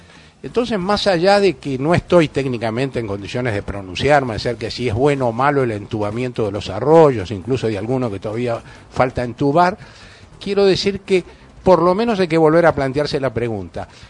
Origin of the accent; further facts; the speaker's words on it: Buenos Aires, Argentina; yo soy porteño y he vivido toda la vida en Buenos Aires